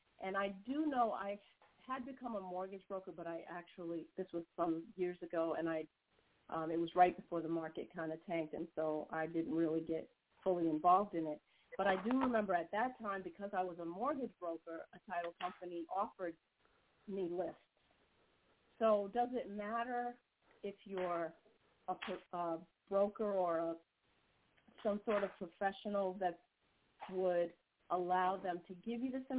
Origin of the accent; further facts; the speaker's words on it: Florida, United States; I'm from Florida, too.